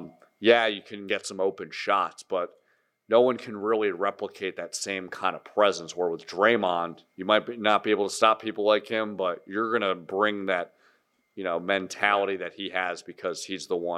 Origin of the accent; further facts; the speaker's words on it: Pennsylvania, United States; And I'm not even from the Bay Area. I'm from Pennsylvania.